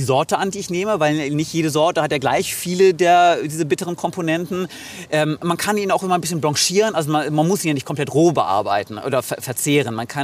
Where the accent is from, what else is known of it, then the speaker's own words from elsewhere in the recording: Oldenburg, Lower Saxony, Germany; Naja, als gebürtiger Oldenburger bin ich damit quasi kulinarisch aufgewachsen.